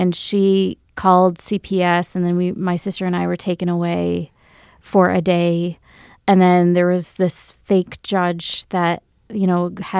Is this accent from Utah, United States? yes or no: no; Grand Rapids, Michigan, United States; Yeah, I was born and brought up in Grand Rapids, Michigan. And okay. I did my entire high school here.